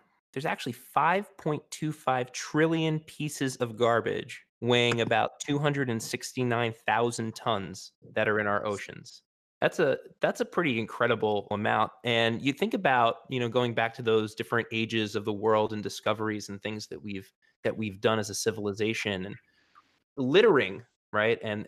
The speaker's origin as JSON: {"language": "English", "region": "New York", "country": "United States", "said": "so I wanted to take a moment of solace here as a New Yorker"}